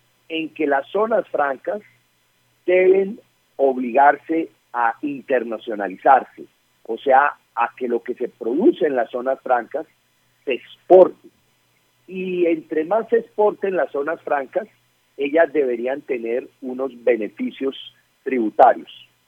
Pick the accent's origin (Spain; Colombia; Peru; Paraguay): Colombia; Valle del Cauca; Yo provengo del Valle del Cauca.